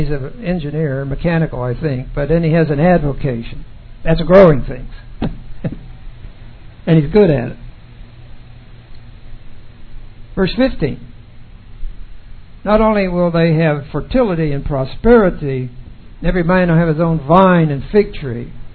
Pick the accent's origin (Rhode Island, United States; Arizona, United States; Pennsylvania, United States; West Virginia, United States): Pennsylvania, United States; also born or lived in Colorado; I don't know where you live, but I'm from Pennsylvania. We would get 2 and maybe 3. I lived in Colorado for most of my adult life.